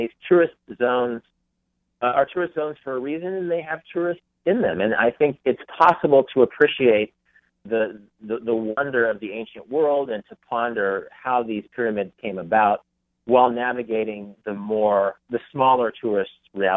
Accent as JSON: {"language": "English", "region": "Kansas", "country": "United States", "tie": "born or raised there", "said": "I grew up in Kansas, which is right in the middle of the country. Not necessarily everybody in Kansas has a passport."}